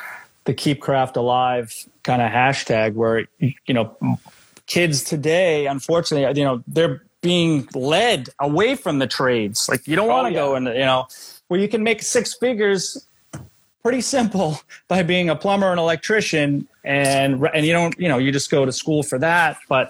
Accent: New Hampshire, United States; also born or lived in Boston / Cape Cod; I was born in Boston in Quincy City Hospital. And then we lived down on the Cape until I was 10 and then moved to New Hampshire.

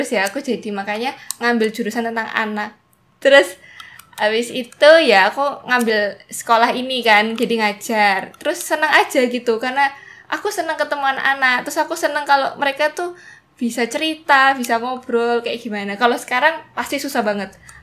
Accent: Purbalingga, Central Java, Indonesia; Di daerah asalku, aku dari Jawa Tengah dan dari Purbalingga.

